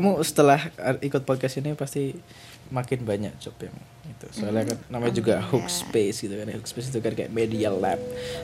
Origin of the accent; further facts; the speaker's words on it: Yogyakarta, Special Region of Yogyakarta, Indonesia; Kasarnya kayak kita orang Jogja gitu kan ya, kita gak tahu band-band Jogja ada apa aja